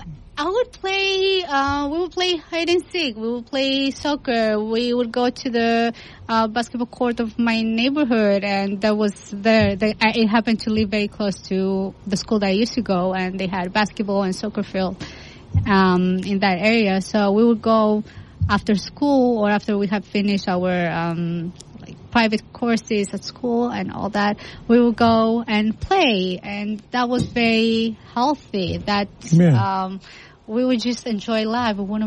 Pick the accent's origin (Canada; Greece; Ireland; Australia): Greece; moved away as an adult; also born or lived in Albania; now in United States; I'm European. I was born in Albania, raised in Greece. I lived in Greece about 22 years, and then I moved to States in 2016.